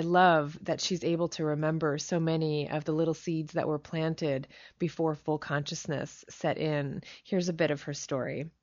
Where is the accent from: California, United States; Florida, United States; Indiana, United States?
California, United States; Corte Madera; After I moved from my hometown of Corte Madera, California, to San Francisco, I was a waitress on Haight Street for many years.